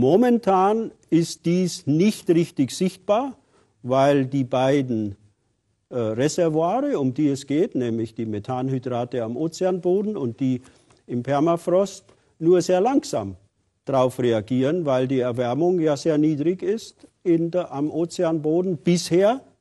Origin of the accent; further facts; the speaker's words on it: Hamburg, Germany; die Stadt, in der er lebt, an der Küste, ich komme aus Hamburg